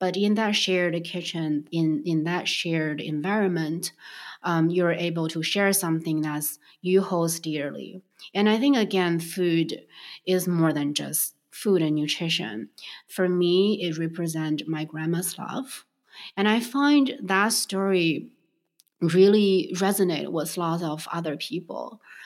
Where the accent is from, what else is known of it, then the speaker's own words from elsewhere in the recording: Beijing, China; So I grew up in Beijing.